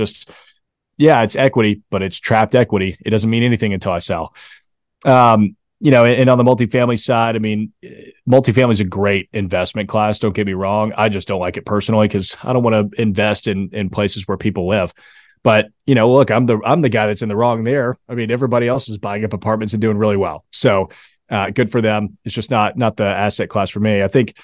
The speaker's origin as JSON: {"language": "English", "region": "the South", "country": "United States", "said": "Big hockey fan, even though I'm from the South."}